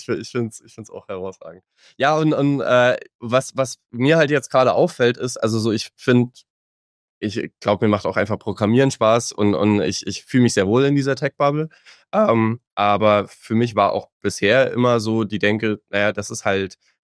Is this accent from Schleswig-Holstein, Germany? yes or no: no; Saarland, Germany; dem Saarland, wo ich groß geworden bin